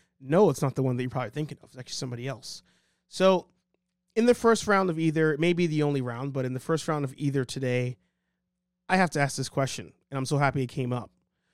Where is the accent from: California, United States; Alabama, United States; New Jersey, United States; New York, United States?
New York, United States; I'm not a big fan of … even though I'm from New York.